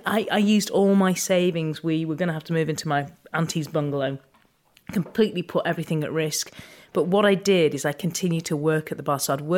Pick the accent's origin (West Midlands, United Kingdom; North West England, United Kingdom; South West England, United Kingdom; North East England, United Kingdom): North West England, United Kingdom; Ormskirk; But I was a barrister for 20 years and, you know, born and raised in Ormskirk.